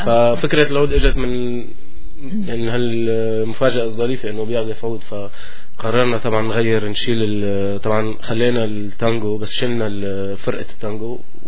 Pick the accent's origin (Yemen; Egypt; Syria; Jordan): Syria; now in Montreal, Canada; طفولتي كانت بسوريا